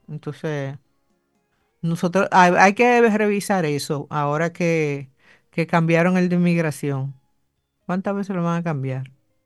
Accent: Dominican Republic; Porque nosotros como dominicanos a nuestros visitantes solamente le damos un mes de estadía

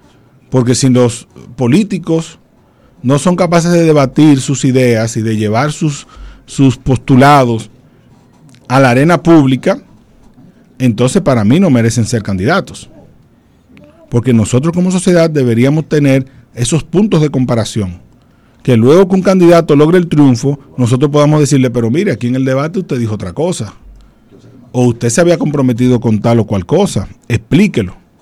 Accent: Dominican Republic; tiene que ver con nuestra cultura como dominicanos, la cultura que tenemos hacia el debate

